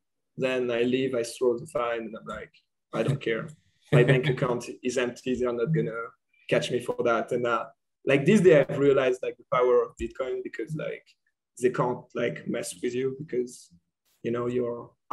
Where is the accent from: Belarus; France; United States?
France; accent: French; English is a second language; Sorry for my French accent.